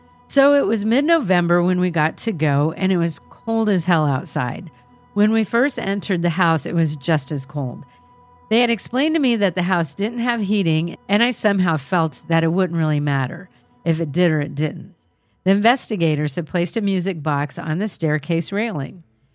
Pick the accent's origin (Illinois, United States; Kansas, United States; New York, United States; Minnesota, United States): Kansas, United States; Fort Scott; now in Joplin, United States; born and raised in Fort Scott, Kansas. That's not far from you. But currently living in Joplin, Missouri.